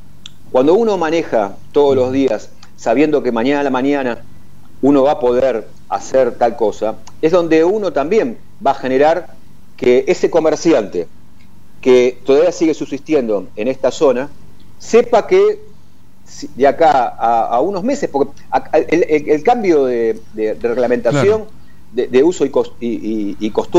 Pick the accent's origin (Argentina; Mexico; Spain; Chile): Argentina; Buenos Aires; born there; nací ahí, sí, en la zona de Paternal